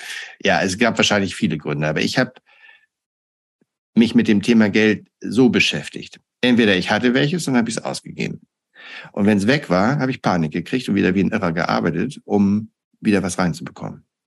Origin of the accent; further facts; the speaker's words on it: Hamburg, Germany; Also ich komme aus Hamburg